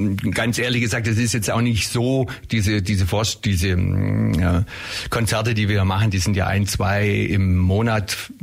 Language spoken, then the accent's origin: German; Ulm, Baden-Württemberg, Germany; ich bin in Ulm aufgewachsen, ich habe hier auch schon in mehreren Bands gespielt